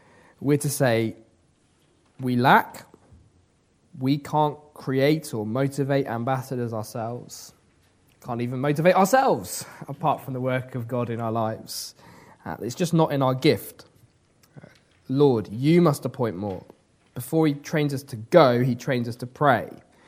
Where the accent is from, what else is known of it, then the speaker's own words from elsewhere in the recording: South West England, United Kingdom; I grew up in Wiltshire, I should say, and driving around Wiltshire